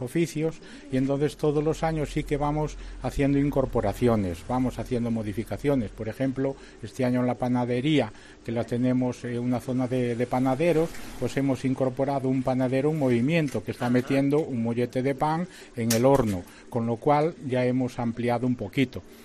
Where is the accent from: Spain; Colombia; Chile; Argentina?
Spain; Santiago de Compostela, Galicia; hombre, soy de Santiago